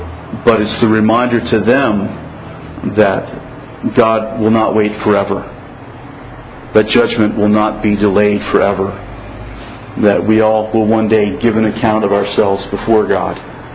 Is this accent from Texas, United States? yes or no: no; Pennsylvania, United States; I grew up in Pennsylvania, and I grew up in a farm, so I know about flies.